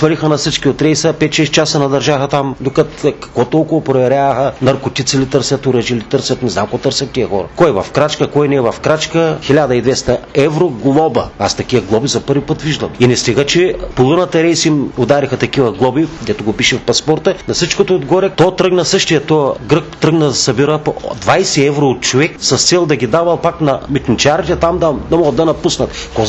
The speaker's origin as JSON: {"language": "Bulgarian", "town": "Haskovo", "region": "Haskovo Province", "country": "Bulgaria", "said": "От Хасково съм … на 56 години музикант съм."}